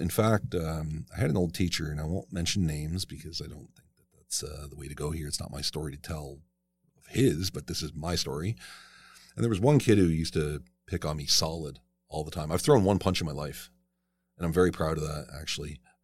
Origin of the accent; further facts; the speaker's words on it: Montreal, Quebec, Canada; born there; I was born in Montreal, and I'm French, but I don't speak a word of French.